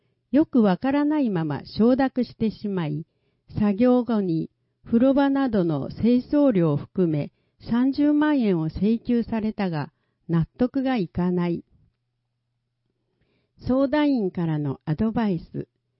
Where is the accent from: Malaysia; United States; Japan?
Malaysia; ドリアンの木は私の母国、マレーシアのような熱帯気候でよく育ち